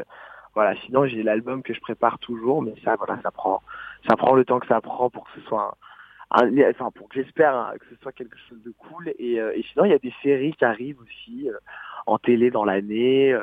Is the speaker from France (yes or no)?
yes; Brittany, France; Je suis breton en fait